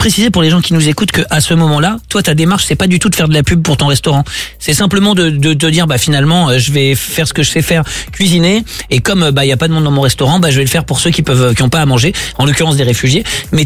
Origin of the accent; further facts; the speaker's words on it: Corsica, France; comme on dit chez moi en Corse, on dit longue vie